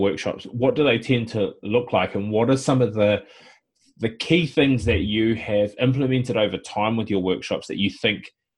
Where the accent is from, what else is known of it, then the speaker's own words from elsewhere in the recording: New Zealand; now in Australia; I mean, I'm living in Australia and I'm a Kiwi